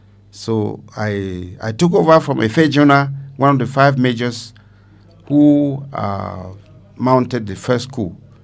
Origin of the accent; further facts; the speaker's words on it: Cameroon; now in Nigeria; you know that I'm not a Nigerian, I'm a Cameroonian